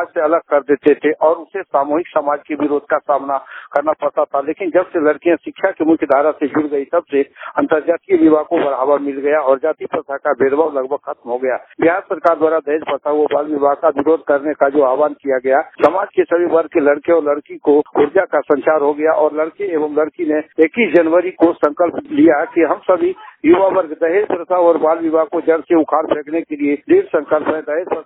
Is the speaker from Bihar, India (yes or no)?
yes; Kharagpur, Bihar, India; और हम जिस क्षेत्र से आते हैं, खड़गपुर से, चटिया अंबर अनुमंडल से, तो यहाँ देख रहे हैं कि काफी बदलाव देखा जा रहा है।